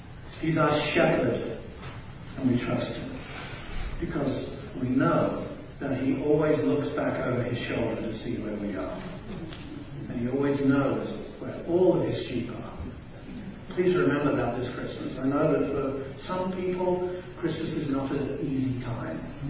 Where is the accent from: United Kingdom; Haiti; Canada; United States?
United Kingdom; England; I mean, I come from England and we got a queen